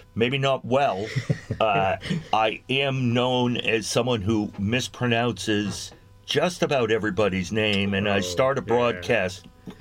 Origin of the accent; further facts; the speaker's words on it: Boston, Massachusetts, United States; I was born, I'm an Irishman, born and raised a Catholic in Boston, mm-hmm. like most of Bostonians.